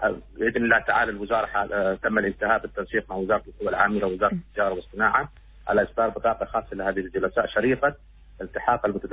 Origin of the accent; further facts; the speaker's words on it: Oman; أنا كمواطن عماني